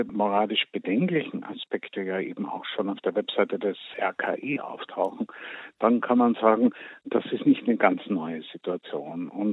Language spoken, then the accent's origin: German; Vienna, Austria; born there; Ich habe in meiner Geburtsstadt Wien erlebt